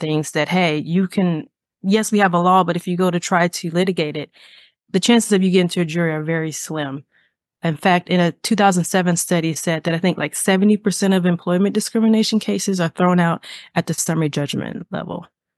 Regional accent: Florida, United States; So I was born and raised in Florida, always wanted to be an attorney since watching Matlock on TV, just to age myself.

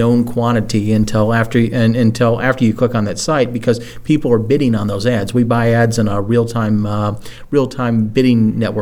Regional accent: Louisville, Kentucky, United States; I picked it because it was my hometown.

